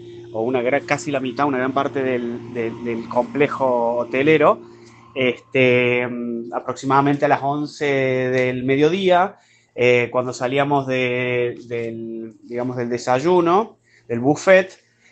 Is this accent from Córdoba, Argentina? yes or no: yes; Córdoba, Argentina; de Córdoba Capital. Bueno, estamos acá en Bayahíbe, en un complejo resort de Viva Beach, Dominicus se llama, hermoso en República Dominicana.